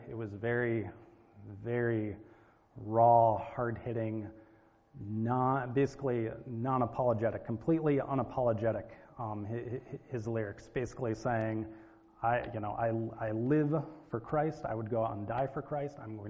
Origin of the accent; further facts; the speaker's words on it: United States; even though I have all these, you know, ancestors from Europe, to me, I'm an American.